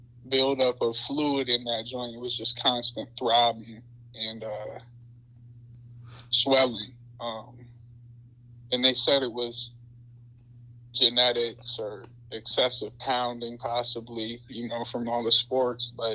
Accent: Cedar Rapids, Iowa, United States; Born and raised in Cedar Rapids, Iowa.

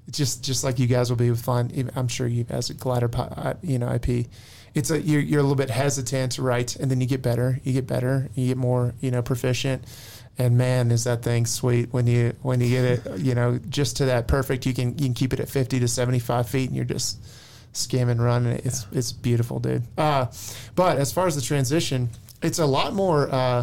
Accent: Amarillo, Texas, United States; I grew up in Amarillo, as you pronounce it.

